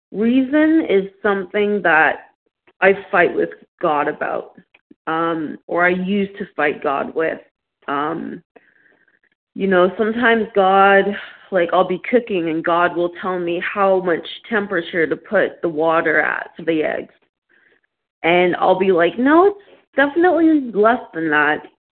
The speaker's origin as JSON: {"language": "English", "region": "Ontario", "country": "Canada", "said": "I'm from Ontario, Canada."}